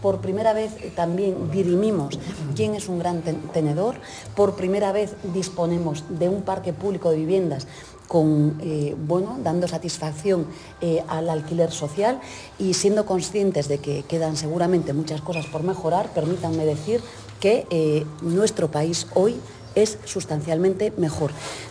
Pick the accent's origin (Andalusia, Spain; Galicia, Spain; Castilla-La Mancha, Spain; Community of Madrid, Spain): Galicia, Spain; Ferrol; Yo soy de Ferrol, conozco, tengo los datos de la carga de trabajo de Cádiz.